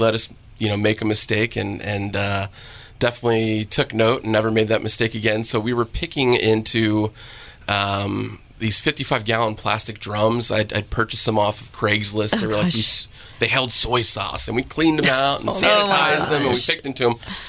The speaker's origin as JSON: {"language": "English", "town": "Fairfield", "region": "California", "country": "United States", "tie": "born there", "said": "I was born in Fairfield, California. So Solano County, just east of Napa."}